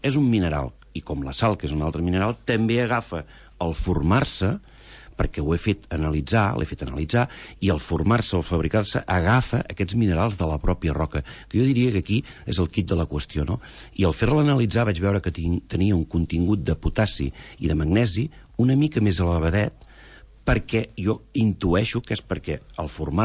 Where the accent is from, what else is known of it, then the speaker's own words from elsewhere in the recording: Girona, Catalonia, Spain; Jo sóc gironí, i bueno, he tingut la sort que tota la vida he anat a llançar, ja els avis hi tenien casa